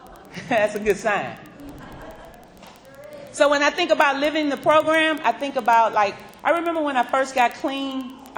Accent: Louisiana, United States; I'm from Louisiana and they had this homeless shelter.

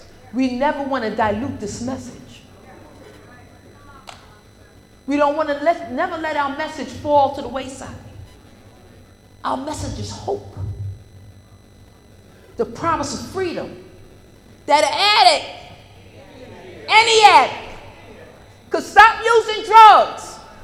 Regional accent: New York City, New York, United States; And I come from New York City, right?

